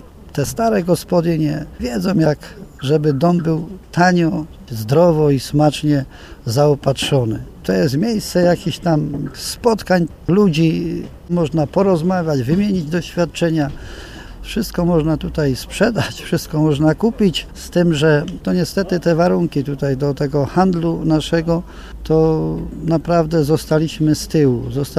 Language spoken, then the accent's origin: Polish; Pruszków, Greater Poland Voivodeship, Poland; Ja pochodzę z Pruszkowa, tu spod Kalisza.